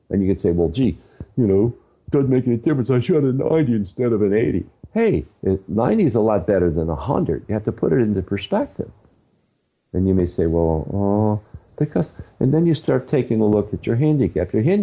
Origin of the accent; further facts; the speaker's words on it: Baltimore, Maryland, United States; now in West Coast, United States; Way back when I was younger, I grew up in Baltimore, and Baltimore Orioles used to have great teams at that time.